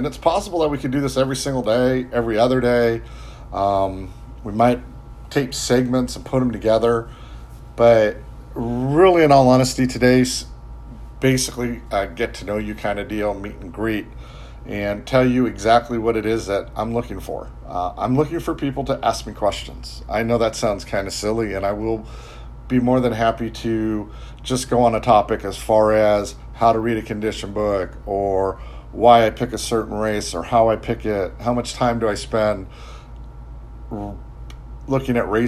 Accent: San Gabriel, California, United States; also born or lived in Kentucky; now in Houston, United States; I grew up in San Gabriel, California. I now live in Houston, Texas. I spent quite a bit of time in Kentucky in my formidable older 20s.

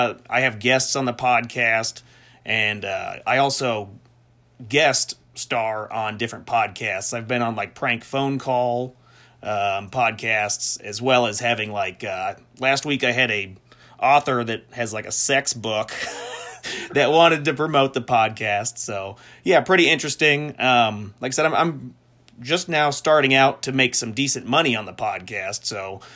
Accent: Iowa, United States; I'm from the United States in Iowa.

